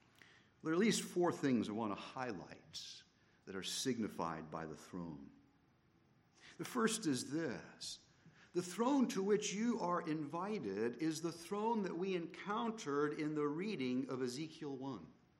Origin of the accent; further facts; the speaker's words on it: Pasadena, California, United States; in my hometown, Pasadena.